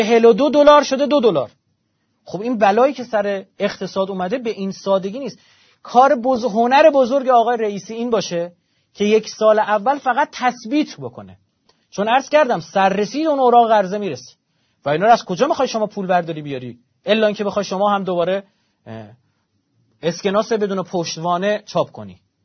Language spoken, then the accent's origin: Persian; Iran; یکی از افتخارات ما ایرانیانه